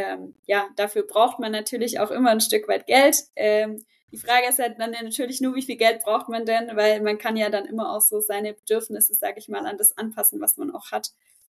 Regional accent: Germany; Und ich als Deutsche morgens 8 Uhr pünktlichst am Kindergarten

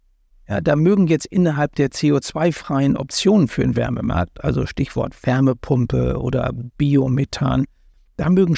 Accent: Germany; Aber wo wir uns als Deutsche unterscheiden, zum Beispiel auch von unseren unmittelbaren europäischen Nachbarn

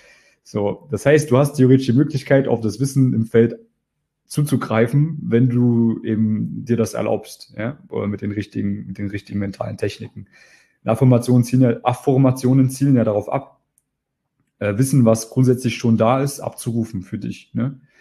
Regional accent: East Germany, Germany; Ich bin halt ein Ostdeutscher. Wir sind halt anders drauf.

